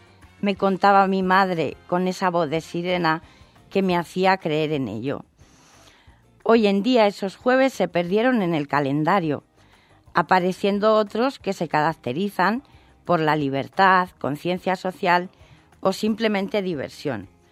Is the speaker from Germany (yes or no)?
no; Spain; somos españoles